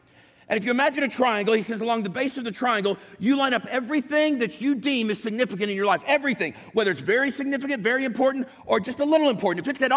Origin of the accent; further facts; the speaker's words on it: Kentucky, United States; I was raised in Kentucky, the buckle of the Bible Belt.